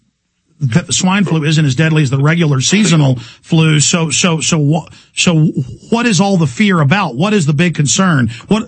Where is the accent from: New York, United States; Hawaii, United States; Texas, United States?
Texas, United States; Dallas; saw him on the news giving reports about Dallasites, my hometown, concerned about there not being enough of the vaccine.